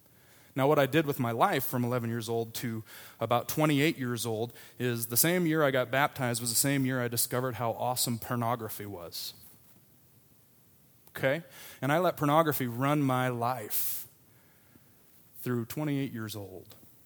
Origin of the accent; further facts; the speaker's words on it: Nebraska, United States; I'm from Nebraska. I can't really speak.